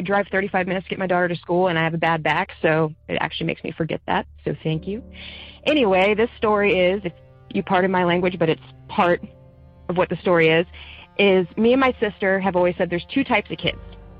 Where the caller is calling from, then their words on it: Maryland, United States; Hello. I just started listening to your show. I'm from Maryland.